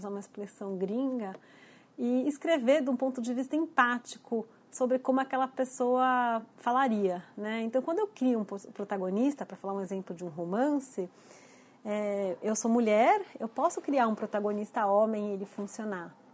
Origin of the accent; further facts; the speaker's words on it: Ubatuba, São Paulo, Brazil; cresci em Ubatuba, que é um lugar de praias e que a gente recebia, quando era pequena, muitos turistas, inclusive franceses, alemães, mas mesmo de outras regiões do país.